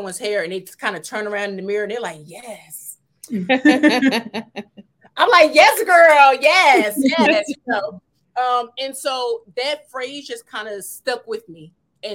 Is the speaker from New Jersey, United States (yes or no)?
yes; Trenton, New Jersey, United States; Sure. So born and raised in Trenton, New Jersey. I am the oldest of two.